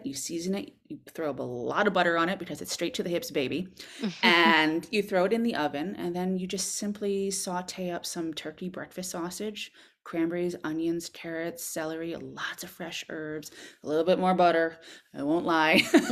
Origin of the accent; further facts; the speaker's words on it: Boston, Massachusetts, United States; now in Berkshire Mountains, United States; And again, I'm from New England. Mm-hmm. I'm originally from Boston. Now I live out in the Berkshire Mountains